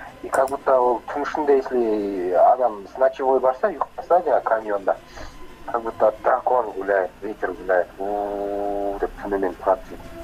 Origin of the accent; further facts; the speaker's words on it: Kazakhstan; now in Almaty, Kazakhstan; Мен кичкентай кезде ауылда өстүм го, ошентип экен. Потом осу Алматыга мектеп окуган кезде көчүп келдик. То есть мен ауылда да болдум кичкентай кезде, и кийин калада да өсүп кеттим. Калада билем, ауылда билем.